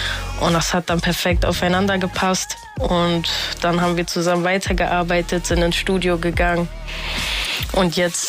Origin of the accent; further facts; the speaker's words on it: Frankfurt, Hesse, Germany; Ich bin mit 5 Jahren hier nach Frankfurt gekommen und seitdem sehe ich auch eigentlich eher so, woher kommst du? Aus Frankfurt. Also ich bin hier schon sehr, sehr eingewachsen, sage ich mal.